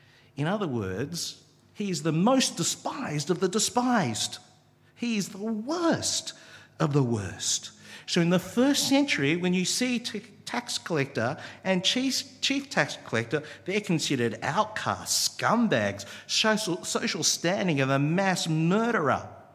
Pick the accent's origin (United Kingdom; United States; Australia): Australia; I know I'm young, I know I'm from Australia